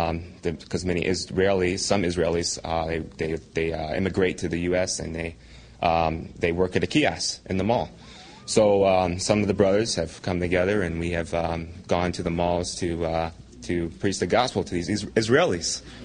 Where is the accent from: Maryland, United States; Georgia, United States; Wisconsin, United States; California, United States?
Georgia, United States; Atlanta; I'm from Atlanta, Georgia.